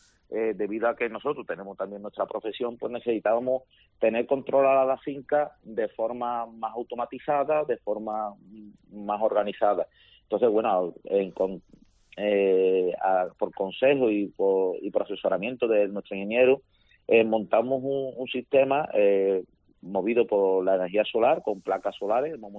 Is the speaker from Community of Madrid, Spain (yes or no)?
no; Cádiz, Andalusia, Spain; now in Seville, Spain; que nosotros vivimos más en Sevilla por motivos laborales, pero bueno, nos sentimos de Cádiz y somos gaditanos 100%